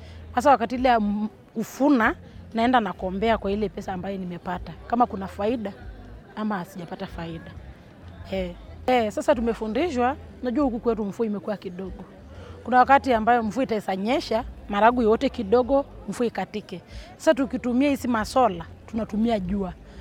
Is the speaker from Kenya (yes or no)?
no; Ngutoto, Arusha, Tanzania; Mimi ni mkulima. Nimetoka sehemu za Ngutoto, Kukuad.